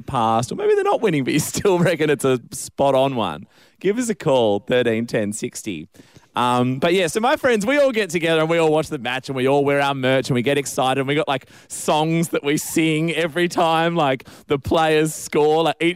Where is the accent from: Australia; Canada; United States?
Australia; Perth, Western Australia; I grew up in Perth